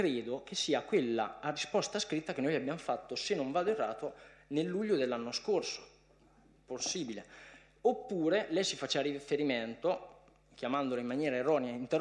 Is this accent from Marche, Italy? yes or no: yes; San Costanzo, Marche, Italy; siamo tutti di San Costanzo e non è che c'entra essere di Cerasa piuttosto che di un'altra località